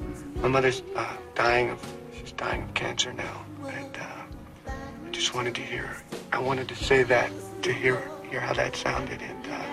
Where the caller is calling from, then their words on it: Tucson, Arizona, United States; I'm calling from Tucson.